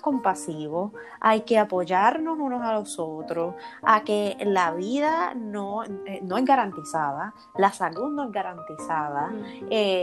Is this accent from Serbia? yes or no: no; Puerto Rico; nosotros como puertorriqueños, nosotras como mujeres puertorriqueñas